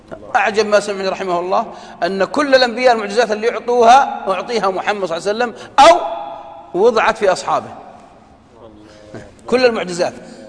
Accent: Saudi Arabia; وهذه عندنا في السعودية

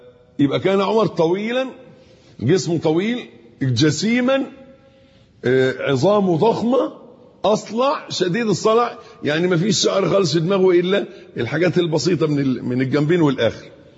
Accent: Egypt

